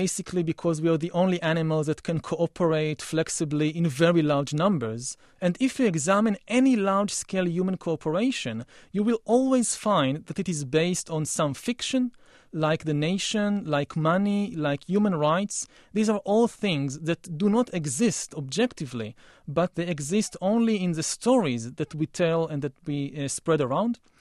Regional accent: Israel; English is a second language; I come from Israel, from the Middle East, so I know it.

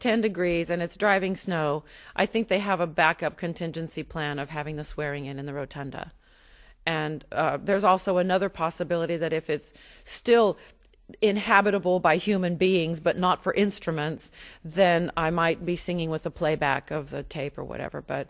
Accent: Midland, Texas, United States; And coming from Texas, and particularly growing up in Midland, as I did

